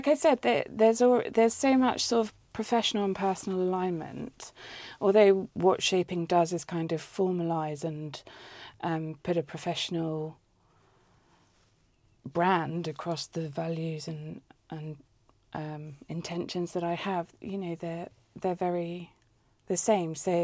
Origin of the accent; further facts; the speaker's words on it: Gosport, South East England, United Kingdom; So I grew up in Gosport.